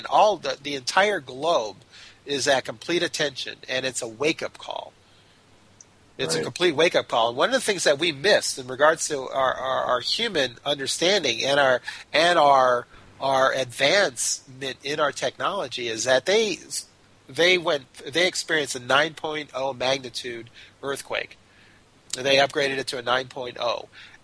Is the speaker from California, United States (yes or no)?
yes; Los Angeles, California, United States; earthquakes through my entire life here in Los Angeles. And I my home was in Sylmar back when the Northridge earthquake event happened.